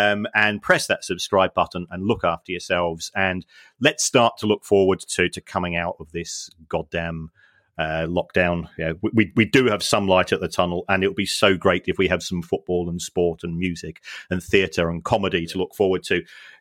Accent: London, United Kingdom; I'm actually from South London

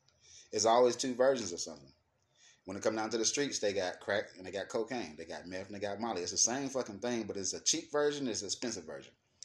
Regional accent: Atlanta, Georgia, United States; because I grew up in Atlanta was fucking concrete jungle.

